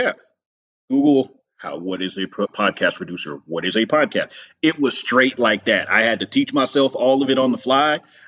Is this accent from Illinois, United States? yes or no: no; Los Angeles, California, United States; You grow up in Southern California. I grew up in the Los Angeles area.